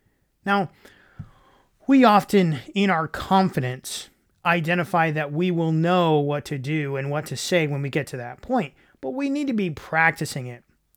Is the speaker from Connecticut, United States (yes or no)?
no; Michigan, United States; Now, yes, I grew up in the Great Lakes State, a body of water in any direction every 6 miles, and I don't know how to swim.